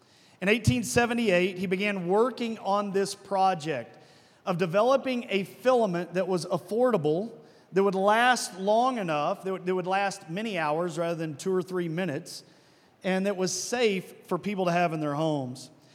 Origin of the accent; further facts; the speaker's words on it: Arkansas, United States; accent: twang; I am originally from Arkansas, so if I speak with a twang, that is why, because I have a twang. We moved to Utah about 8 years ago.